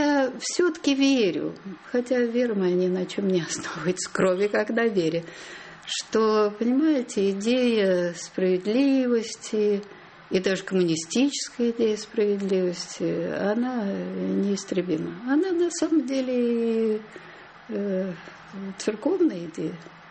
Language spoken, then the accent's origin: Russian; Kyiv, Ukraine; born there; Это моя первая родина. Я родилась в Киеве, я наполовину украинка.